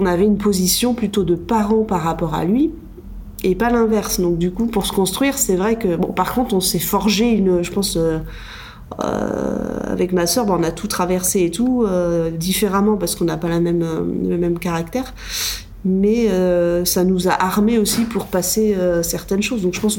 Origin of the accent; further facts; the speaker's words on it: Angers, Pays de la Loire, France; moi je suis originaire d'Angers, de la région d'Angers, donc au nord-ouest.